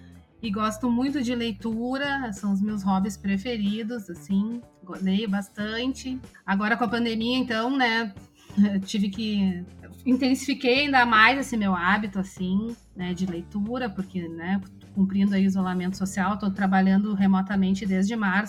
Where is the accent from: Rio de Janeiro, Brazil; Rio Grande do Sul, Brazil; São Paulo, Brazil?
Rio Grande do Sul, Brazil; Porto Alegre; Sou de Porto Alegre, então esse sotaque, assim, uma coisa meio escorregadia, né?